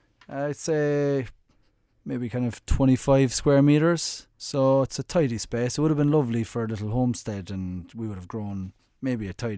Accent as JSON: {"language": "English", "town": "Bishopstone", "region": "England", "country": "United Kingdom", "tie": "born or raised there", "said": "I grew up in Bishopstone, not too far from here."}